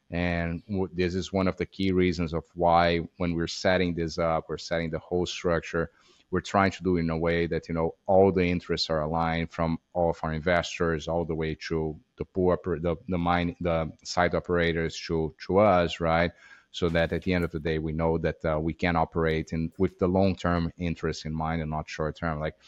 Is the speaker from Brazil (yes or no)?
yes; Brazil; I'm from Brazil, which is interesting, right?